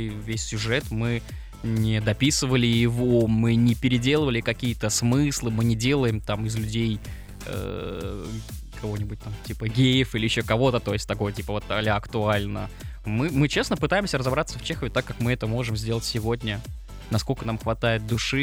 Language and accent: Russian; Volga region, Russia; вот я родом из Поволжья